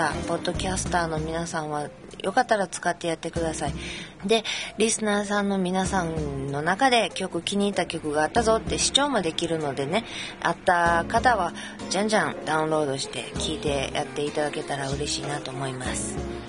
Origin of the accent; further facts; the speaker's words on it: Kobe, Hyogo, Japan; accent: Kansai dialect; now in Yokohama, Japan; 横浜の片隅で喋っております、私神戸出身でございますので、関西弁で最初から最後までいきますけれども